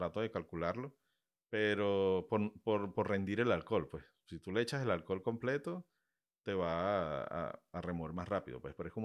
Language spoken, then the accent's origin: Spanish; Venezuela; moved away; Yo vengo de Venezuela y estoy acostumbrado a que en Venezuela me ahorraba la plata del anticongelante